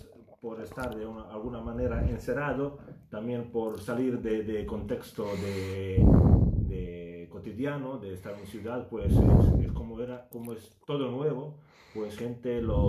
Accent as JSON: {"language": "Spanish", "country": "Serbia", "tie": "born there", "second_language": "Spanish", "said": "Sí, yo nací en Serbia"}